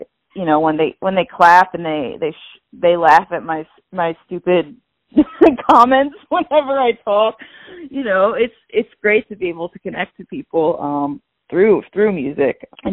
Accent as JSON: {"language": "English", "town": "Yorktown Heights", "region": "New York", "country": "United States", "said": "I'm from Yorktown Heights originally in Westchester County."}